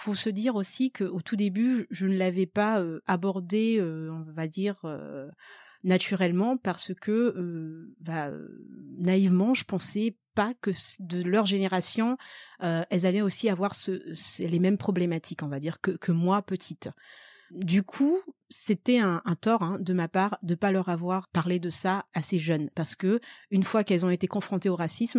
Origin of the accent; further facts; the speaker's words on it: Madagascar; qu'elles sachent qui elles sont, d'où je viens et l'histoire de Madagascar de par ma bouche